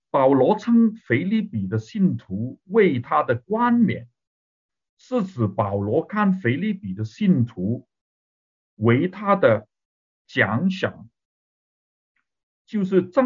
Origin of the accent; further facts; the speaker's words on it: Hong Kong; 我们香港人就不用微信哈